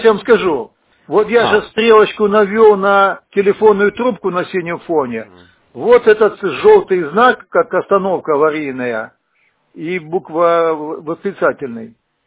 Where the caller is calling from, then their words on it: Shushary, Saint Petersburg, Russia; Здравствуйте, я вам из Шушар звоню.